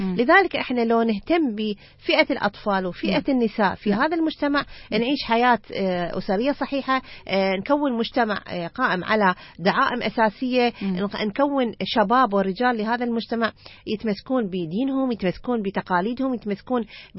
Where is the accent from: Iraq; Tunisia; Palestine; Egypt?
Iraq; يعني أتمنى أصحاب القرار في بلدنا العراق.